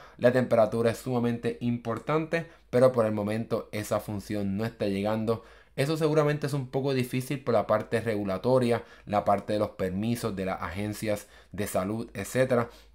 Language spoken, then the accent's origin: Spanish; Puerto Rico; Yo soy de Puerto Rico